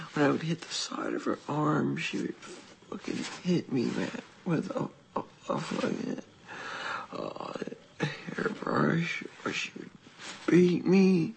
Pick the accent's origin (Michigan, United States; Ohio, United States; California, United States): Ohio, United States; Xenia; born there; I was born right here in Xenia, Ohio, to a lesbian midwife who cut off all her hair like a bitch.